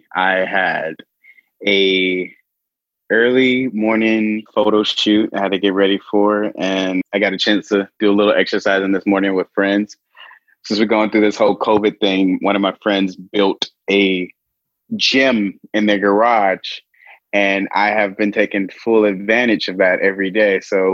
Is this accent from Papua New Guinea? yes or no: no; Atlanta, Georgia, United States; I'm from Atlanta.